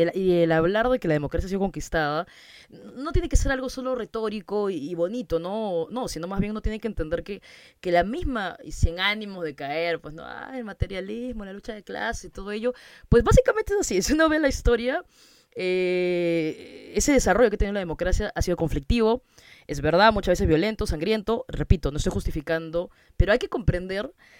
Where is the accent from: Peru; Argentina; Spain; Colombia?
Peru; como historiador y también como ciudadana y como peruana